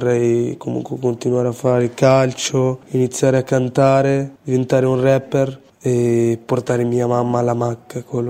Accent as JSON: {"language": "Italian", "country": "Tunisia", "moved": "yes", "lives_now": "Italy", "said": "ho 21 anni, sono qui in Italia dal 2021, vengo dalla Tunisia."}